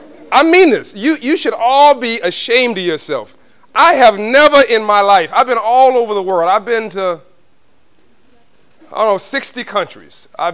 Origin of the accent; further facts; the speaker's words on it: United States; I came all the way from the United States. It's a long flight.